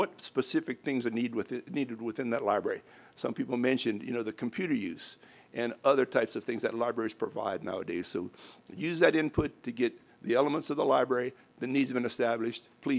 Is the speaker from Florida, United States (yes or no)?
no; Lafayette, Louisiana, United States; I'm from Lafayette.